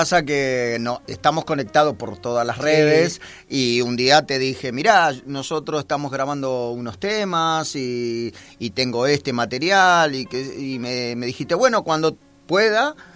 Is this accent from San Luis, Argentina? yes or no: no; Lanús, Buenos Aires Province, Argentina; moved away as an adult; also born or lived in Avellaneda; now in Barcelona, Spain; yo nací en Avellaneda, pero soy de Lanús, así que ahí al lado, pegadito. Yo nací cerca de la cancha Independiente y me fui a vivir a Lanús.